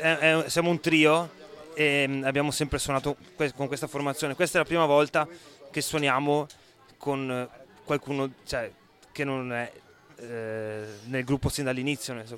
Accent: Venice, Veneto, Italy; quando il gruppo si è formato abitavamo tutti a Venezia, adesso le cose sono un po' cambiate, comunque fondamentalmente siamo veneziani.

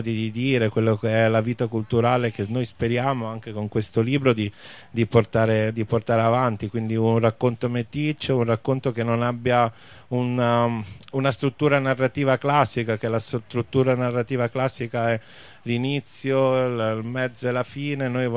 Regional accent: Ferrara, Emilia-Romagna, Italy; now in Rome, Italy; io sto al Pigneto, quindi la periferia non la conosco tanto. Sono di Ferrara, quindi sono un provinciale di quelli che hanno 40 chilometri di pianura.

